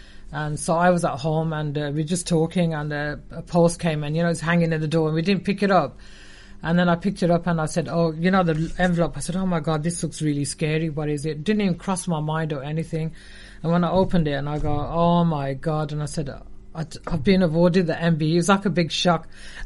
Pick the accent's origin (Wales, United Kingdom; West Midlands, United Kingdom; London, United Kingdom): West Midlands, United Kingdom; Birmingham; but I'm the first female ever in Sparkbrook, not in Birmingham, but Sparkbrook, because I've been born and bred in Sparkbrook.